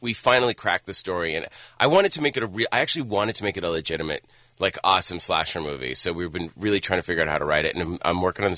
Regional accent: Massachusetts, United States; As a kid, I grew up in Massachusetts, and I grew up in the golden age of slashers

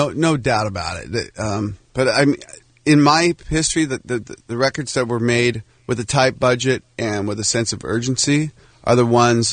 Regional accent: Seattle, Washington, United States; when I grew up in Seattle playing in punk rock bands, I played guitar and sang in a bunch of bands.

